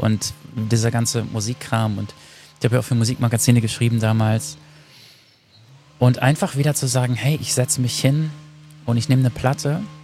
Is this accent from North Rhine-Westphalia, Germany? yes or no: yes; North Rhine-Westphalia, Germany; Ich komme aus Ostwestfalen.